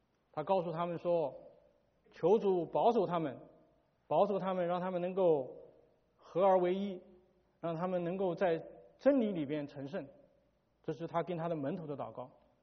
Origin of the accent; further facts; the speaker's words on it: China; 我想我们从大陆来的有以前有一句口号，叫团结起来就是力量